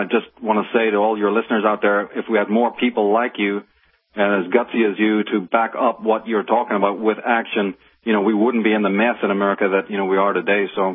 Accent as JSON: {"language": "English", "town": "Belfast", "region": "Northern Ireland", "country": "United Kingdom", "tie": "born or raised there", "said": "Growing up in Belfast at that time was very difficult because there was a lot of violence and trouble."}